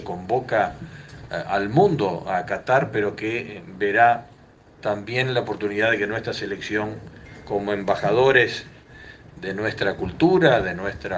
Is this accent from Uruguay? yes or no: yes; Uruguay; ir agregándole cosas que nos identifican como uruguayos y que nos hacen diferentes en el mundo